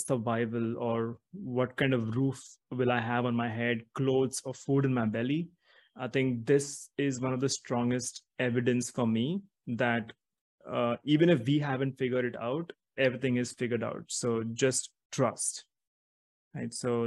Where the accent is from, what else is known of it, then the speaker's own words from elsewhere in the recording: Mumbai, Maharashtra, India; born there; So I was born in Mumbai in one of the lowliest places, you could say, in the slums. And being born a Roman Catholic